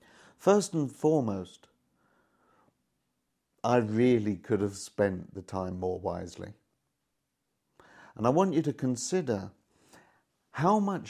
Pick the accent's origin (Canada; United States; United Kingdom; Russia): United Kingdom; England; Secondly, England, which is my home country, ended up with a total of 12 points from a theoretical 516.